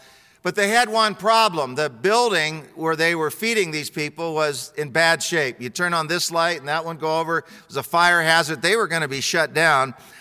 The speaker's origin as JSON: {"language": "English", "region": "Ohio", "country": "United States", "tie": "born or raised there", "said": "I'm no cowboy. I grew up in Ohio, got this kind of cherub round face"}